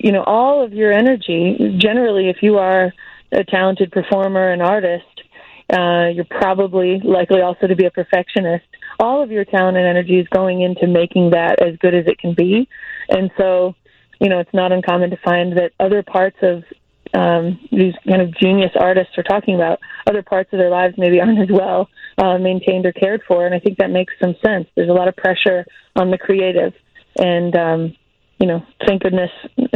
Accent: Jamestown, New York, United States; Make Jamestown, my hometown, a destination for that.

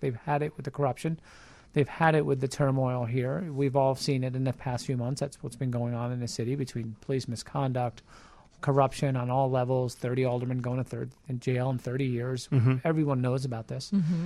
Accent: New York, United States; now in Chicago, United States; I'm originally from New York, yes, sir.

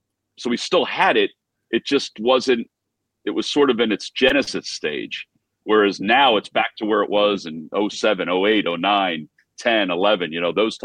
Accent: New Jersey, United States; I grew up in the eastern part in Central Jersey.

